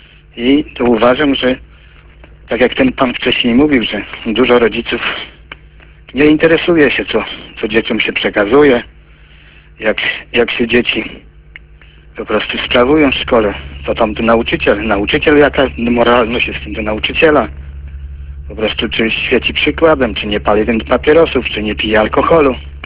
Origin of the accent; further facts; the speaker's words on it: Łuków, Lublin Voivodeship, Poland; Ja z Łukowa.